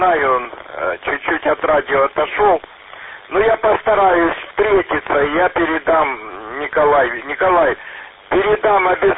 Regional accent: Horlivka, Donetsk Oblast, Ukraine; Да, я знаю, я коренной горловчанин, так что все знаю.

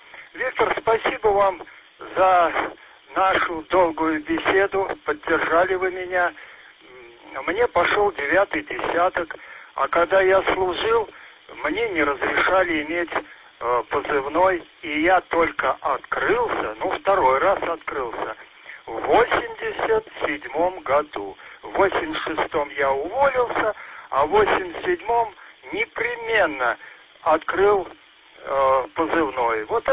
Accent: Volga region, Russia; born there; Но так как, Виктор, я родился на Волге, я и вернулся в свои пенаты.

